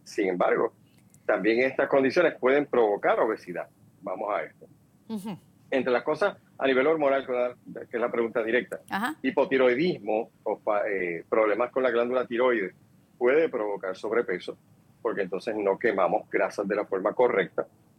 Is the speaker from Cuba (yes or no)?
no; Manatí, Puerto Rico; Ah, yo soy de Manatí, ¿sabes?